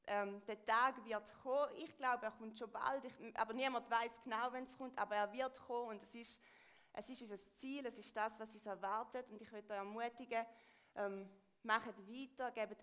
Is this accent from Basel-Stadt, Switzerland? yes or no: no; Thurgau, Switzerland; Genau, ich komme aus dem Thurgau, aus dem Bodensee.